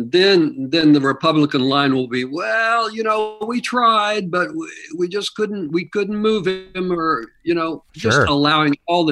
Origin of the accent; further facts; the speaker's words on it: Kansas City, Missouri, United States; No, I grew up in Missouri.